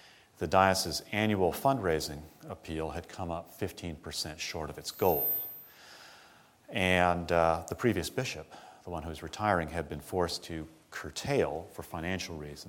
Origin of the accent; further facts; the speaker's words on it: Massachusetts, United States; I grew up in Massachusetts, which, of course, is that other pole of early American power.